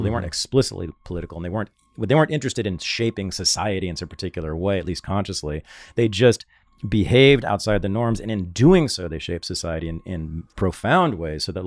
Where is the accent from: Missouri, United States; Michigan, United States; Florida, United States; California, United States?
California, United States; Berkeley; so I grew up in the Bay Area and Berkeley specifically. I was born in 1965, so I really grew up in the 70s and early 80s there.